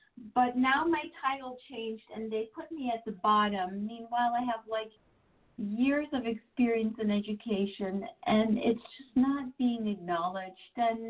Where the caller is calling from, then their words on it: New Jersey, United States; New Jersey.